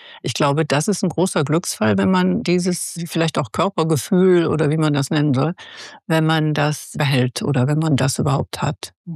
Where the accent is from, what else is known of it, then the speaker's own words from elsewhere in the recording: Bavaria, Germany; born there; Ich bin ja im Bayerischen Wald geboren